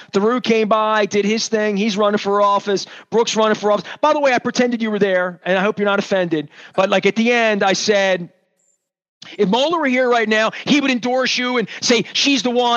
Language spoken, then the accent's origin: English; Dundalk, Maryland, United States; It tastes more like what I grew up in Dundalk with, which is more like the special meat.